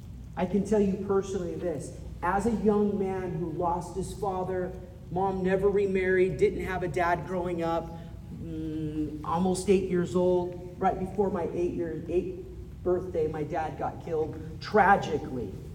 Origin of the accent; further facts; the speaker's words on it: California, United States; Growing up in California, there was all of these little, my mom called them sugar ants.